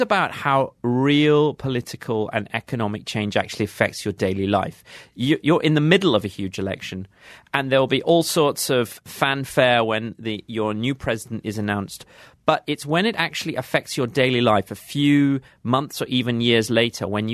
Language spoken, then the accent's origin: English; United Kingdom; a whole range of products expected to get more expensive in my daily life as a British person.